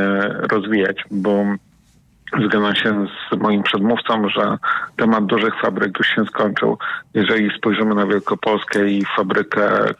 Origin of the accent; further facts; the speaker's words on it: Gryfice, West Pomeranian Voivodeship, Poland; Muzeum Kolejnictwa w Gryficach, bo się wychowałem na dworcu wąskotorowki, jest mi to bliskie.